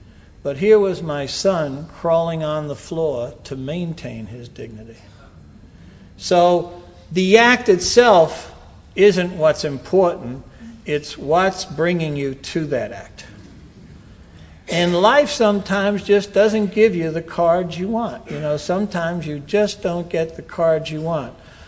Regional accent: Brooklyn, New York, United States; I'm from Brooklyn. We did catch and fillet.

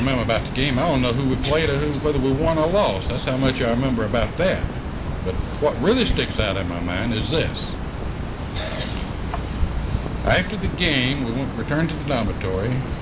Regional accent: Rome, Lazio, Italy; I was born and raised in Rome, and not unlike so many of you here, I had what I consider to be an average childhood.

